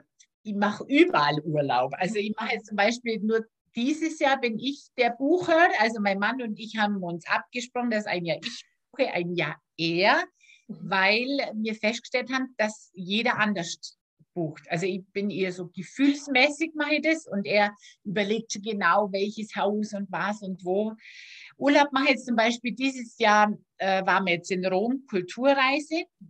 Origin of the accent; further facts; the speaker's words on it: Bavaria, Germany; ich als Allgäuer, Nähe der Berge, einfach einmal Meer und Nordsee